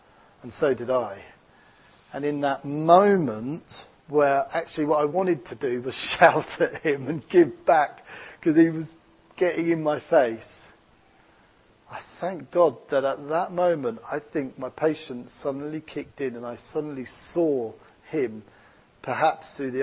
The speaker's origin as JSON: {"language": "English", "region": "East of England", "country": "United Kingdom", "accent": "Essex English", "said": "So I'm going to pronounce it in my Essex English accent, okay?"}